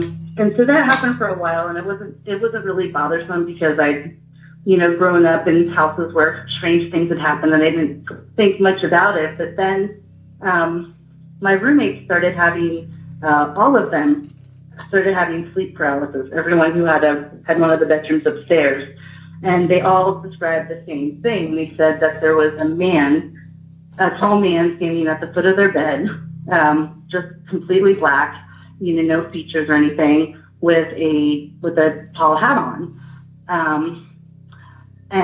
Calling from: Eureka Springs, Arkansas, United States; I'm calling from Eureka Springs, Arkansas.

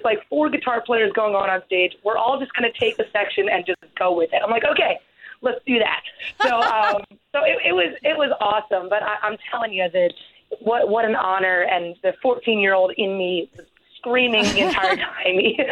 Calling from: Warren, Ohio, United States; I am in not so sunny Ohio, Warren, Ohio, actually.

